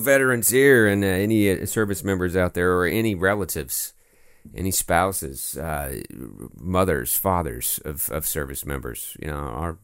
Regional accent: Longmont, Colorado, United States; I was out there. My hometown is Longmont, Colorado. I was staying with my mom out in Fort Lupton.

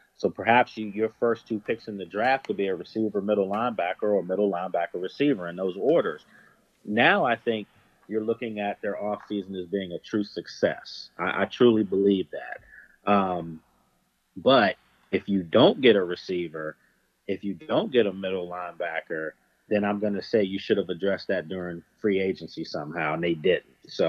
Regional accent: Washington, District of Columbia, United States; I'm from Northeast, man.

